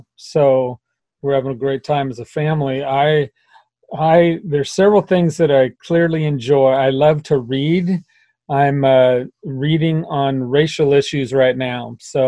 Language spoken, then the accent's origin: English; Portland, Oregon, United States; I grew up here in Portland, and so we got here in the early 50s